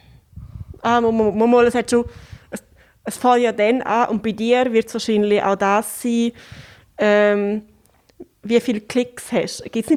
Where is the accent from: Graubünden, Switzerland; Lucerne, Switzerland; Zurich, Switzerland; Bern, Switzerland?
Graubünden, Switzerland; als Bündnerin wirst du recht, ja